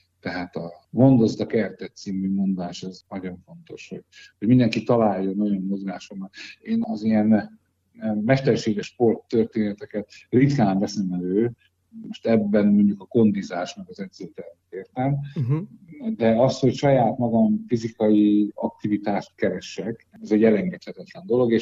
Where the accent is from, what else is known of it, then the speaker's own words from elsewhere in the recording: Gyula, Békés, Hungary; Egyébként gyulai vagyok.